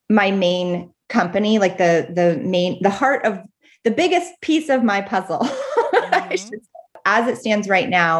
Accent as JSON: {"language": "English", "region": "Pennsylvania", "country": "United States", "tie": "born or raised there", "said": "And I grew up in Apple Country. I grew up in Adams County, Pennsylvania."}